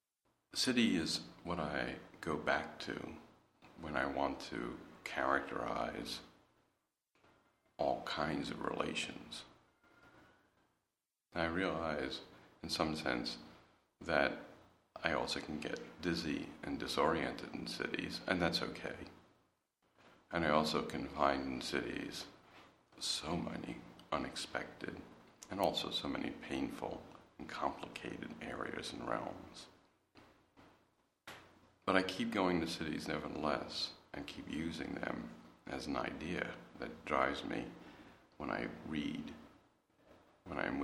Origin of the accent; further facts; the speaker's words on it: New York, United States; born there; now in Philadelphia, United States; I was born in New York, live in Philadelphia